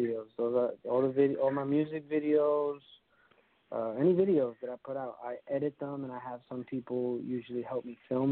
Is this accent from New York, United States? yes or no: yes; Bronx, New York, United States; I grew up born and raised in the Bronx, so it was a lot of, like, rap battles and stuff